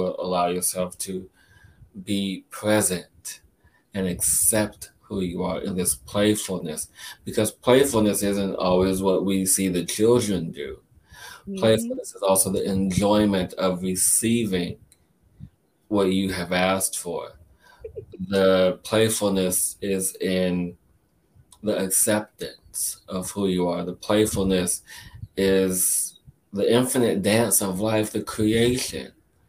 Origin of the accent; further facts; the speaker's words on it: Ireland; Well, actually, no, I am Irish.